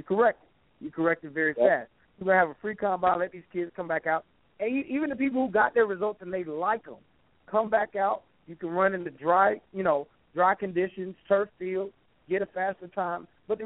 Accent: Florida, United States; I come from Florida. We started Hotbed in South Florida.

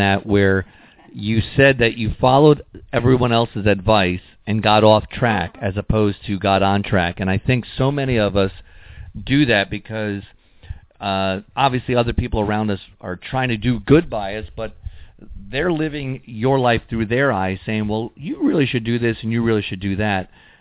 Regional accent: Connecticut, United States; moved away as an adult; now in Tampa, United States; And then as soon as I could, I left my hometown of Connecticut and I moved to Tampa, Florida, and I became a full-time musician.

